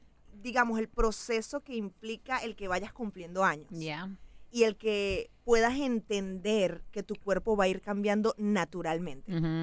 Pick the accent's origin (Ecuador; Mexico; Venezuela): Venezuela; now in United States; vengo de un país en donde la mujer es exaltada. Yo soy de Venezuela.